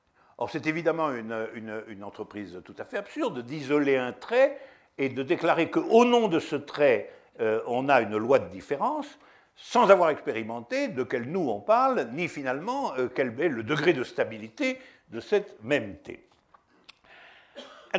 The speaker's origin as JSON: {"language": "French", "town": "Toulouse", "region": "Occitanie", "country": "France", "tie": "born or raised there", "said": "Je me souviens quand j'étais jeune à Toulouse, les Espagnols n'étaient pas comme..."}